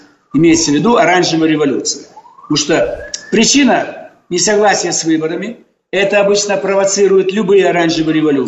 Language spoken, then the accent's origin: Russian; Almaty, Kazakhstan; born there; also born or lived in Bishkek, Kyrgyzstan; Бишкек – это мои родные края. У меня там еще родственники живут. Сам я родился в Алмате. В Дюшанбе были родственники.